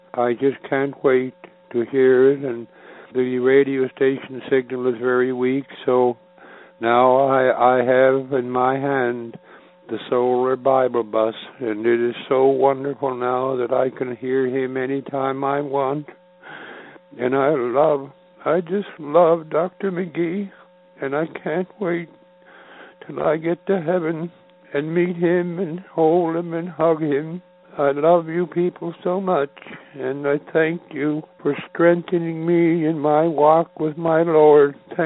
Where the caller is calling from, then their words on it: Lance, Nova Scotia, Canada; I'm calling from Lance, Nova Scotia, Canada.